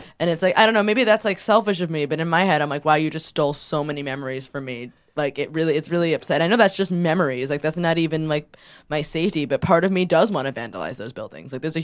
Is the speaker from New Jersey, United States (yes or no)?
no; Brooklyn, New York, United States; Like, I grew up in Carroll Gardens, which is, like, totally gentrified. It was gentrified when I was growing up there.